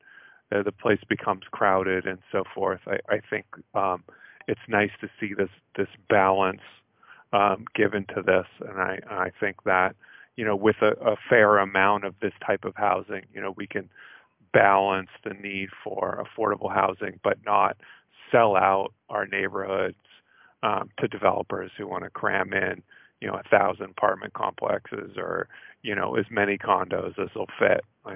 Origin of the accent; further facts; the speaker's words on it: California, United States; I come from Southern California. I love that old LA kind of, you know, Melrose Place, probably dating myself there, style.